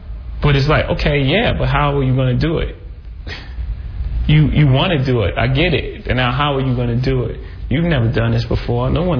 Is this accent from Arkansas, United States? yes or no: no; Brooklyn, New York, United States; Remember, we just talked about me. I'm from Marcy Projects.